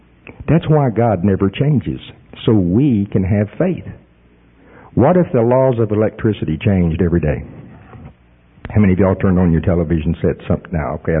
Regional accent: Oklahoma, United States; I am from Pottawatomie County, Oklahoma.

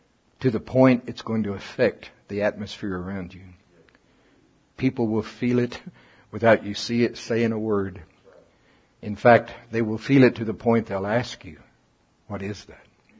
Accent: the South, United States; Well, I'm from the South. We serve bologna.

